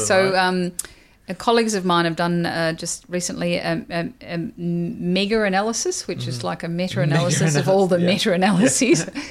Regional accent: Australia; now in United Kingdom; And I'm Australian, so I get to do that.

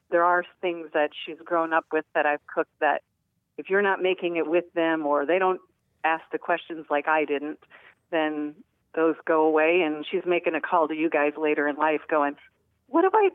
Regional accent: Midwest, United States; now in Orange Park, United States; Well, my question has to do with, I grew up in the Midwest, and my mom used to make minced ham.

